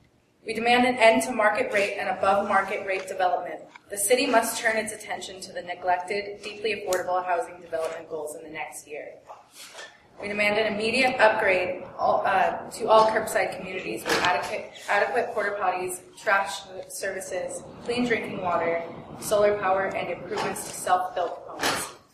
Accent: California, United States; I'm housing insecure, and I'm a musician from the Bay

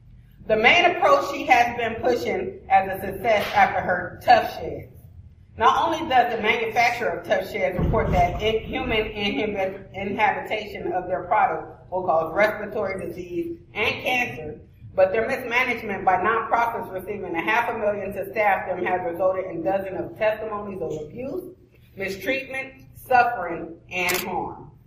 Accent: Oakland, California, United States; I'm a single mother, an entrepreneur, a longtime taxpayer and voter, and I was born and raised in Oakland.

